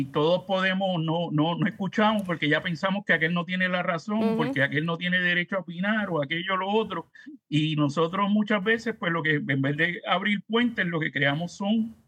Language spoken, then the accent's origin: Spanish; Puerto Rico